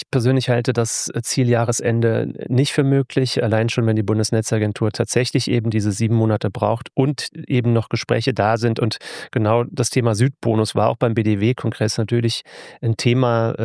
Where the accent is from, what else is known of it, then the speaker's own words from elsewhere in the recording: Rhineland-Palatinate, Germany; Für mich als Pfälzer ist Osnabrück schon ziemlich weit im Norden.